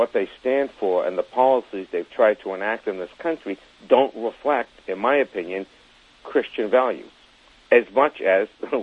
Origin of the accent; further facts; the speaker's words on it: Massachusetts, United States; I used to think it was because I grew up in Massachusetts.